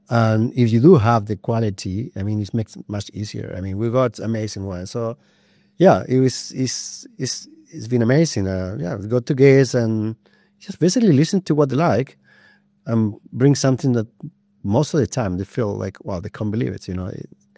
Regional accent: Chile; now in South Africa; I grew up in Chile with a lot of earthquake

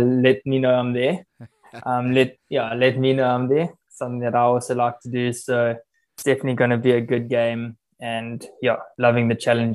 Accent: Durban, KwaZulu-Natal, South Africa; And also for me, going back home to Durban, my hometown, so I can also visit the folks while I'm there.

